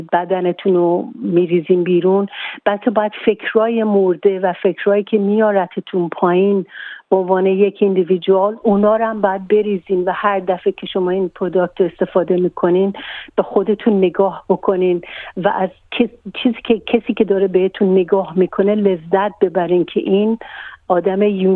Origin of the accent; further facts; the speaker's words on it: Iran; برای اینکه اولا که خود من ایرانی هستم